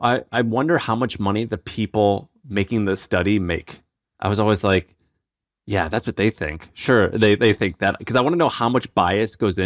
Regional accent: St. Louis, Missouri, United States; Dude, I'm from St. Louis. I'm from the city of St. Louis.

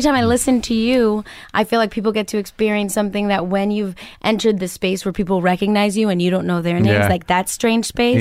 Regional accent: Chicago, Illinois, United States; I'm Puerto Rican from Chicago.

